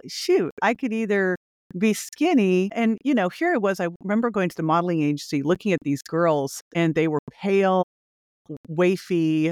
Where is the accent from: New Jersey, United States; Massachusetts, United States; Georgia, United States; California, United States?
California, United States; So I grew up outside of San Francisco. I went to a modeling agency in San Francisco